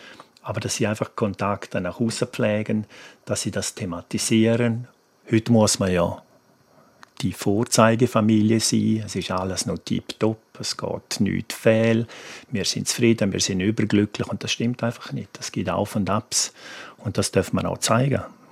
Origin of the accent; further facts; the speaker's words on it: Chur, Grisons, Switzerland; Ich bin halt ein Bündner, bin ein Kur.